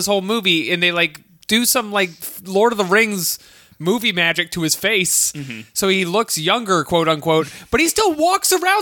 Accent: Ireland; As an Irishman, these are the details I'm looking for.

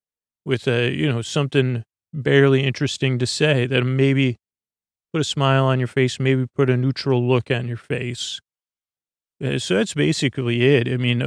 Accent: Ronkonkoma, New York, United States; accent: Ronkonkoma/Long Island; I don't have my Ronkonkoma accent on me right now. Plural, Coral. That's not a good Long Island accent.

